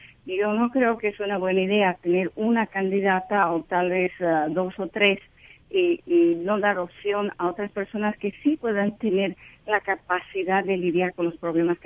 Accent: United States; Y bueno, como americana, yo quiero a alguien que sepa cómo manejar un negocio

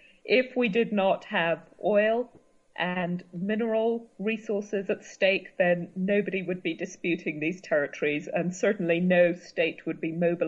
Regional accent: Kenya; now in Oakland, United States; Well, I divide my time between Kenya, my home country, and Oakland, California.

